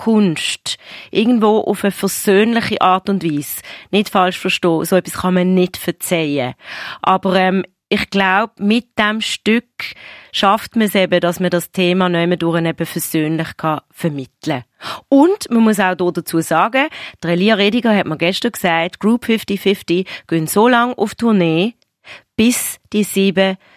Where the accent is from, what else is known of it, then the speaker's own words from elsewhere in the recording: Basel, Basel-Stadt, Switzerland; Schon während meiner Kindheit in Basel ist mir schon immer aufgefallen, die Missionsstrasse, Missionshaus, die Basler Mission